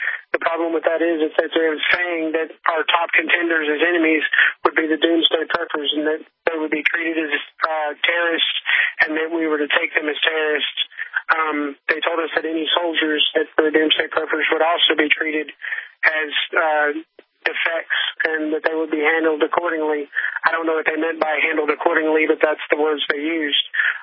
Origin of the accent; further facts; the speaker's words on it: Texas, United States; Well, I grew up in Texas and all that good stuff, and I grew up with guns